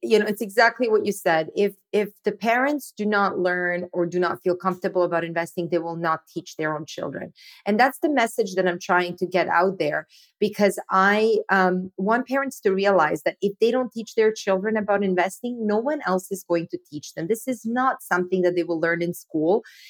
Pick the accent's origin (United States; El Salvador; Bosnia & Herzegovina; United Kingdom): Bosnia & Herzegovina; now in Canada; Yeah, so I actually grew up in Bosnia, which used to be part of Yugoslavia. There was a war there, and my parents immigrated to Canada with two suitcases and $50.